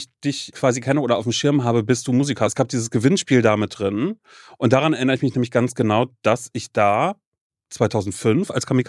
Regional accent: Brudersdorf, Mecklenburg-Vorpommern, Germany; Also ich bin ja groß geworden in Mecklenburg-Vorpommern und bin in so einem winzigen Dorf, bin ich groß geworden.

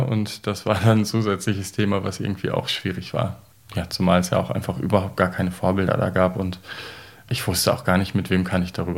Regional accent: Wimmer, Lower Saxony, Germany; Aufgewachsen bin ich in Wimmer, das ist ein winziges Dorf im Bad Essener Raum, also Osnabrücker Land. Ich weiß gar nicht, 600 Einwohner oder so hat das. Ist echt sehr, sehr winzig.

